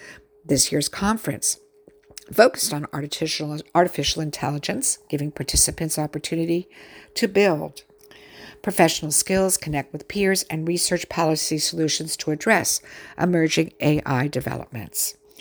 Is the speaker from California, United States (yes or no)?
yes; San Diego, California, United States; Well, I'm from San Diego, so this was kind of fun.